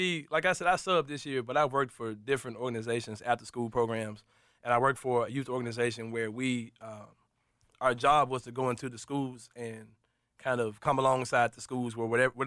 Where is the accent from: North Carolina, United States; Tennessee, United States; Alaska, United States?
Tennessee, United States; Memphis; I grew up in South Memphis, but people could tell that I was, like, the sheltered kid.